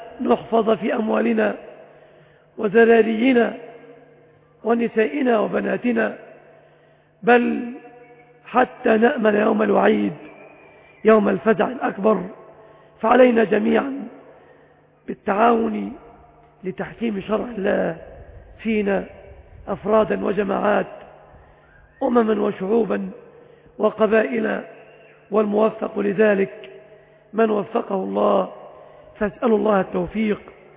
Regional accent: Egypt; بلادنا مصر

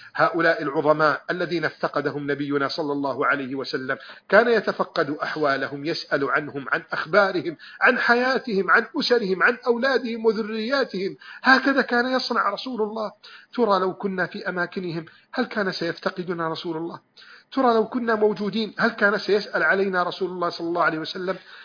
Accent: Egypt; أن تحفظ بلدنا مصر

